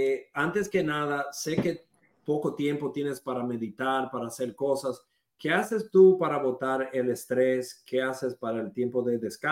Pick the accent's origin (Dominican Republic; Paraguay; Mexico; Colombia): Dominican Republic; accent: Dominican; Spanish is a second language; yo personalmente, sabes que tengo acento en español por dominicano, sabes que, como te dije, la L y la R